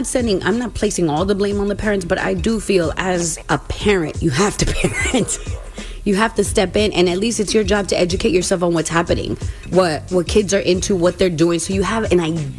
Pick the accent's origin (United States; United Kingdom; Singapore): Singapore; I'm Singaporean.